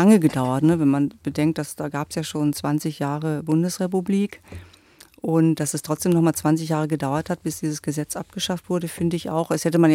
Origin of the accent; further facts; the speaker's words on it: Lower Saxony, Germany; ich bin ja auf dem Dorf aufgewachsen, in der Nähe von Hameln, das ist meine Geburtsstadt. Da war das natürlich alles ein bisschen ruhiger, als es vielleicht in der Großstadt war.